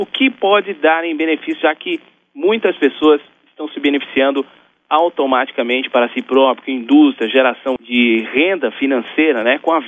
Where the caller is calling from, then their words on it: Ribas do Rio Pardo, Mato Grosso do Sul, Brazil; Bom, eu sou aqui de Ribas do Rio Pardo, Mato Grosso do Sul, sou radialista.